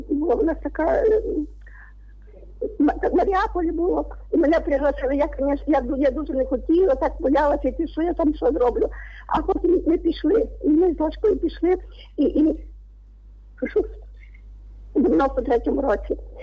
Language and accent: Ukrainian; Mukachevo, Zakarpattia Oblast, Ukraine; я із Мукачева.